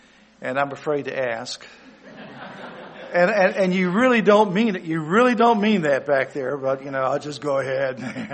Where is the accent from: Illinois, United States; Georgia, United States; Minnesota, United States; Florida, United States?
Georgia, United States; Ringgold; well, yes, I was born and reared in Ringgold, making sure I say both G's, Georgia.